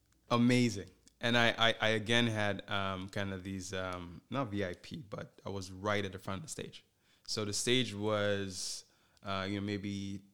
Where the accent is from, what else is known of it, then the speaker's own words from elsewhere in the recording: Toronto, Ontario, Canada; And I'm obviously from Toronto.